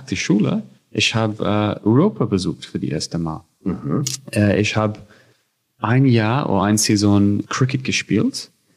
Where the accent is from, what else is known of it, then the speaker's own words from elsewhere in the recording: New Zealand; German is a second language; Ich bin aus Neuseeland, habe studiert in Neuseeland